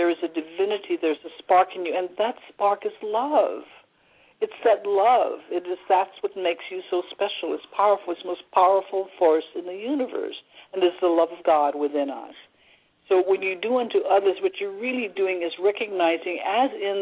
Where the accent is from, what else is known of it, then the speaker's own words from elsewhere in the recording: Hawaii, United States; So let's find the love if that's the core of who we are, especially as Hawaiian people.